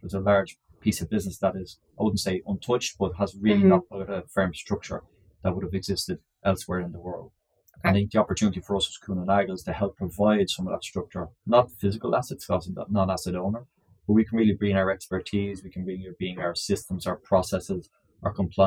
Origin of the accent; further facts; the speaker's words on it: Ireland; also born or lived in Australia; I spent most of my time in Europe. Obviously, I'm Irish by origin.